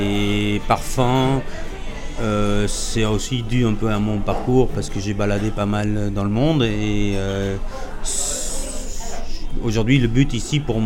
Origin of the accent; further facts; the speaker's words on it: Belgium; c'est un plat un peu traditionnel de chez nous, en Belgique